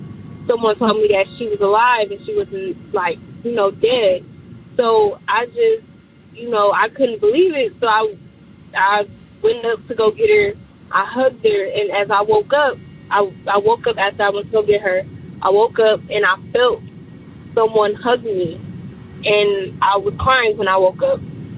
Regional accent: Detroit, Michigan, United States; I'm from Detroit.

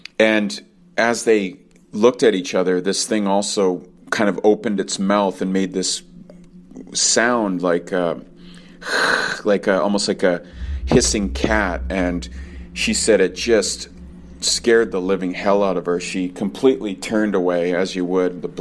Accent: Vancouver, British Columbia, Canada; I'm from Vancouver, British Columbia.

